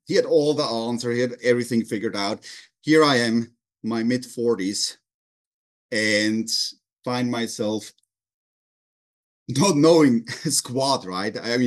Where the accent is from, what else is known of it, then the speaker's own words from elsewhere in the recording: Switzerland; particularly since I came from Switzerland, right?